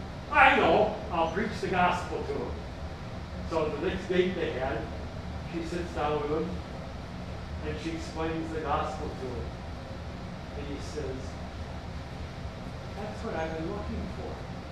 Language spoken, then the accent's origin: English; Green Bay, Wisconsin, United States; I grew up in Green Bay, Wisconsin, and Green Bay, Wisconsin is a very Catholic town.